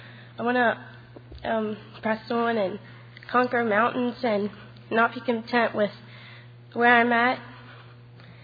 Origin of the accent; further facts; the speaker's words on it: Elverson, Pennsylvania, United States; I'm from Elverson, Pennsylvania